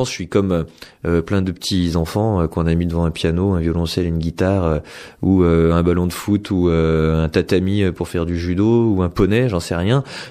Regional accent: Lyon, Auvergne-Rhône-Alpes, France; Moi, je viens de Lyon.

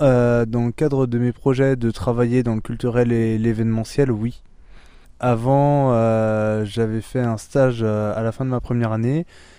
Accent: Dijon, Bourgogne-Franche-Comté, France; moved away as an adult; À la base, je suis bourguignon, j'ai vécu à Dijon, et ensuite pour les études, je suis parti en école de commerce à Clermont-Ferrand, et c'est dans le cadre de cette école de commerce que je suis en stage ici.

